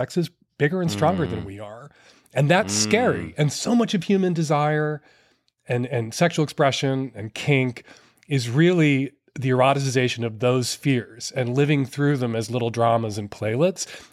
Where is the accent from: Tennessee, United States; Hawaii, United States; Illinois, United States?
Illinois, United States; Chicago; I grew up in Chicago, riding the bus, riding the subway, riding my bike along the lakefront